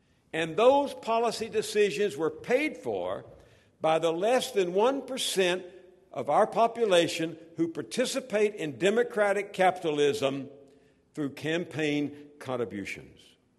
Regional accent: Texas, United States; It calls to mind the story I heard growing up in Texas about the poker game

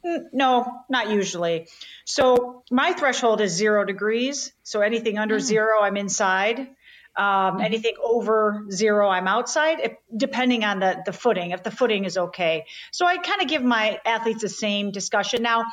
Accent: Chicago, Illinois, United States; I mean, I'm born and raised in Chicago, and this is life, right?

